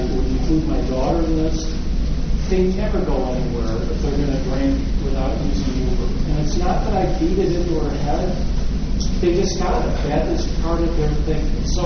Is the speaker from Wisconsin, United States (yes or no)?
yes; Wisconsin, United States; I'm from Wisconsin originally, and small town right near where I grew up